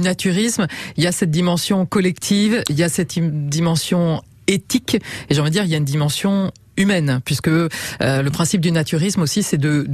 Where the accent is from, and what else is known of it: France